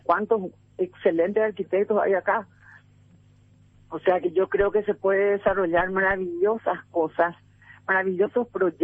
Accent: Asunción, Paraguay; Soy asuncena y bueno, he vivido toda mi vida en esta ciudad

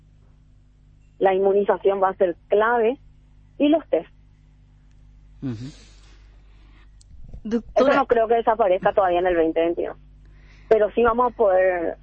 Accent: Paraguay; Y como paraguaya, que tuvo la oportunidad de estar afuera

